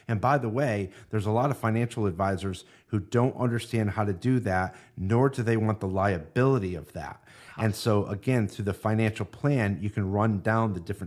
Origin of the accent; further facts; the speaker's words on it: New York, United States; And I'm from New York.